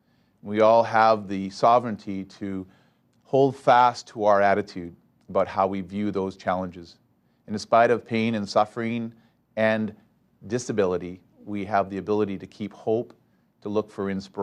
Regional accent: Canada; as a Canadian

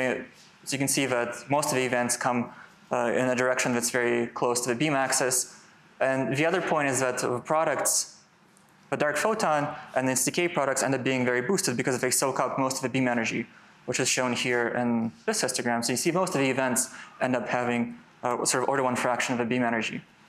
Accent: Canada; I'm from Canada. I shouldn't be making these mistakes.

